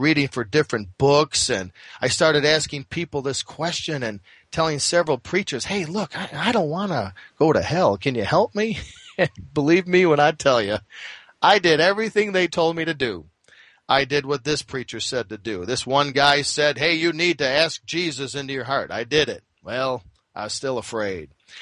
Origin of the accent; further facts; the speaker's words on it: Chicago, Illinois, United States; As I was a young boy, I was raised in Chicago in a Roman Catholic family, a very strict Roman Catholic family